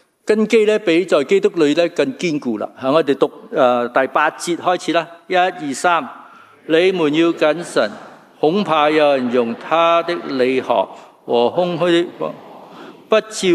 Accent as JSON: {"language": "Cantonese", "region": "Guangdong", "country": "China", "said": "你我哋广东人最明白行啦喂，系咪啊？"}